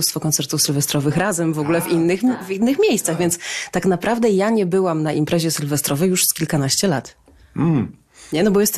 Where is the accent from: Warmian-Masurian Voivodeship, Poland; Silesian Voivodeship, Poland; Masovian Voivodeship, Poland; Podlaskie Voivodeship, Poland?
Silesian Voivodeship, Poland; Cieszyn; w Cieszynie, skąd jestem, jest taki zwyczaj